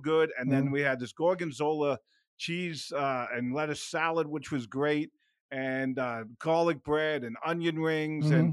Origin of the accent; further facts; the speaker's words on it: New York, United States; I mean, growing up in New York, man, they had it all.